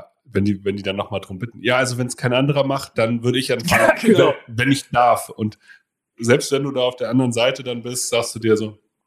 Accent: Kiel, Schleswig-Holstein, Germany; ich komme eigentlich aus Kiel

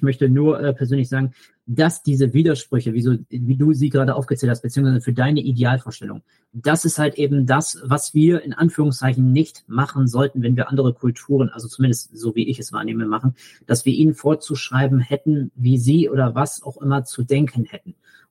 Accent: Germany; das kann man auch auf uns Deutsche dessen ummünzen, weiter und so fort, dass wir uns fragen, ja, was macht uns zu Deutschen sozusagen?

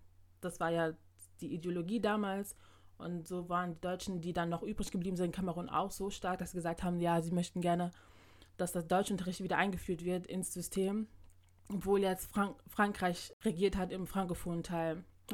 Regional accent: Ghana; German is a second language; Es ist ja so ein Mehrvölkerland wie bei uns in Ghana. Die sprechen ja alle verschiedene Sprachen.

